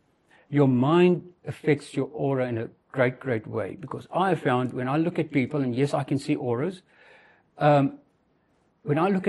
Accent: South Africa; So, now, I am from South Africa

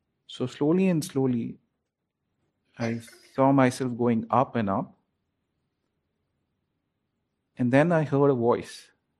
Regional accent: Srinagar, Jammu and Kashmir, India; born there; I was born in Srinagar. It's a very cold place. Winters, it can get really cold.

